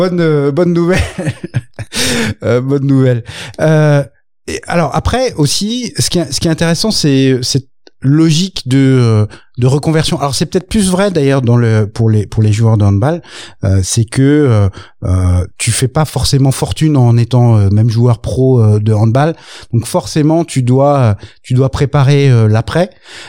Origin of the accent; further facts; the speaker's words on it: Grand Est, France; Moi, je suis alsacien, mon gars